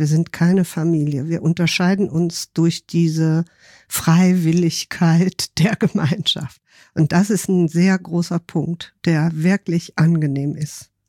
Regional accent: Rhineland, Germany; now in Hamburg, Germany; Ich komme aus dem Rheinland und habe dann dort in Hamburg hier dann mit einem Mann gelebt

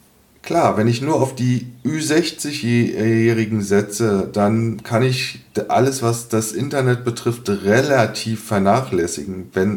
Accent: Berlin, Germany; Ich komme aus Berlin.

